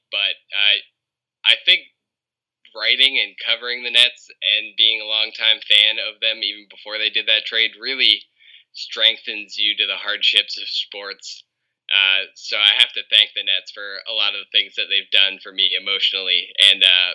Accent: Portland, Maine, United States; so I went to college in Boston, but before that, I grew up in Portland, Maine.

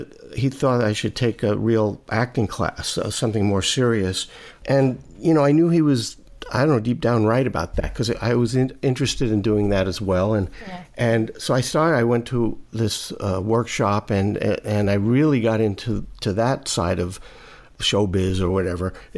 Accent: Brooklyn, New York, United States; I grew up in Brooklyn, and so in the New York area it was on.

